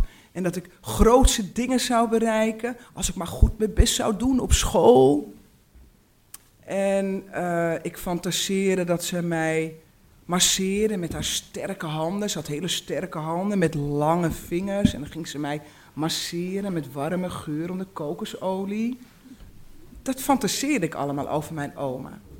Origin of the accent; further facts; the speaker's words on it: Uithoorn, North Holland, Netherlands; also born or lived in Amsterdam; Daarna ben ik naar Amsterdam-Noord gegaan. En toen mijn ouders gingen scheiden, ik was ongeveer een jaar of 5, is mijn moeder met mij en mijn jongere zusje en mijn oudere broer verhuisd naar Uithoren